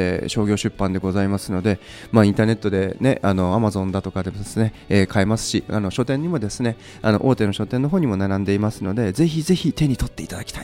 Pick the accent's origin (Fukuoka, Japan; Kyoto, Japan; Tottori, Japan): Tottori, Japan; 私、今日ふるさとのですね、鳥取県鳥取市にございます。